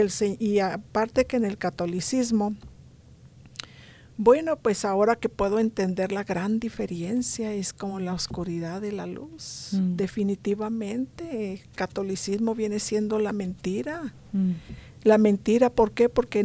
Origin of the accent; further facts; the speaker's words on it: Chihuahua, Mexico; Yo soy de Chihuahua, Chihuahua, México.